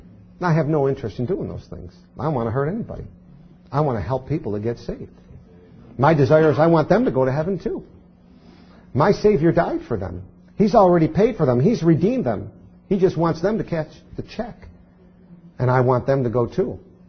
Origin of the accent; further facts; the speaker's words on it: Buffalo, New York, United States; You know, that's just the way I grew up. I grew up in Buffalo, a city folk.